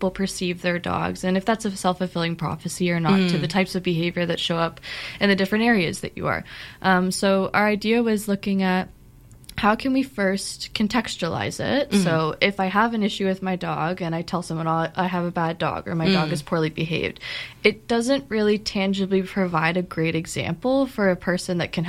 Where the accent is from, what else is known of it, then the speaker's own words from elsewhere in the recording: Ottawa, Ontario, Canada; I grew up in Ottawa